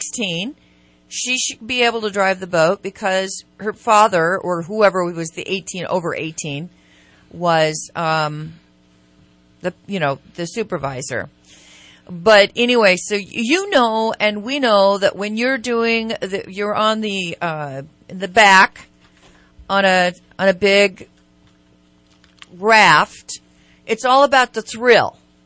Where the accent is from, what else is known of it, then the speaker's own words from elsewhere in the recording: Sacramento, California, United States; growing up on Folsom Lake, and on the Sacramento River, and the American River, being a Sacramento girl